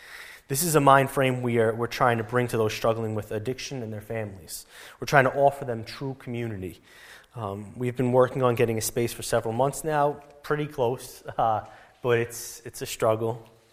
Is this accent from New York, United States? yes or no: yes; New York, United States; I'm from New York originally.